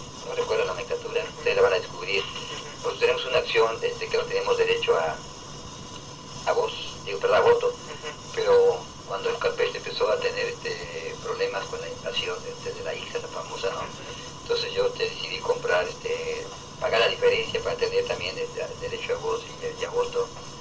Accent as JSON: {"language": "Spanish", "region": "Mexico City", "country": "Mexico", "lives_now": "Baja California, Mexico", "said": "más bien mi origen, así me dicen que soy chilango. Pero ya me dio el pasaporte de Baja California. Ya soy baja californiano y me siento californiano. Baja californiano porque toda mi familia es de aquí, mi mujer es de aquí, mis hijos son de aquí. O sea, ya también aquí ya eché raíces muy profundas."}